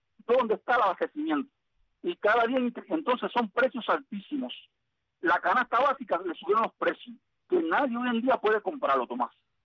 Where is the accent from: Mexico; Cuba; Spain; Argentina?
Cuba; Somos los cubanos sinceros.